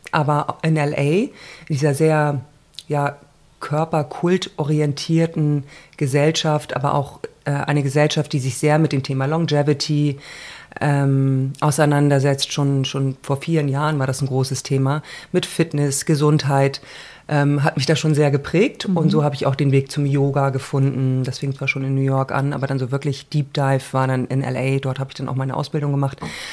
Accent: Germany; born there; also born or lived in United States; Ich bin in Deutschland geboren, habe aber sehr lange, 15 Jahre insgesamt, in Amerika gelebt.

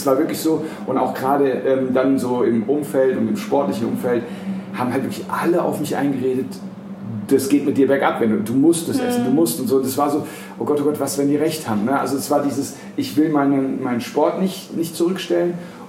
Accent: Frankfurt am Main, Hesse, Germany; born or raised there

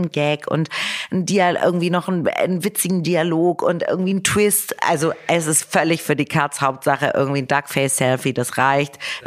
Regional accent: Hamburg, Germany; ich komme ja aus Hamburg

